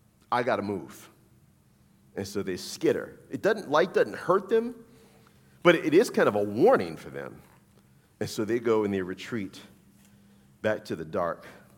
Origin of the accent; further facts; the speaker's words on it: New Orleans, Louisiana, United States; I grew up I grew up in the Deep South. I'm from Louisiana, I'm from New Orleans.